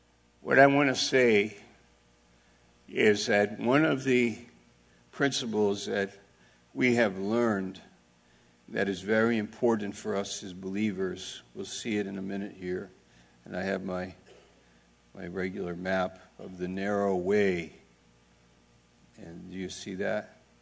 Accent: New York, United States; now in Maine, United States; God brought us to Maine. I'm from New York.

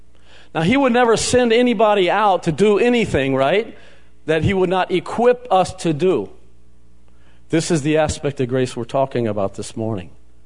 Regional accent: Houston, Texas, United States; I grew up in Houston, Texas.

